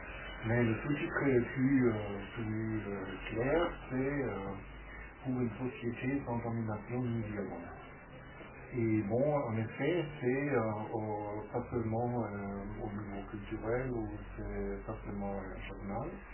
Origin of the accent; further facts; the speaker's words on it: Germany; French is a second language; moved away as an adult; now in Marseille, France; Comme vous entendez déjà dans mon accent, je suis pas français, je suis grandi en Allemagne.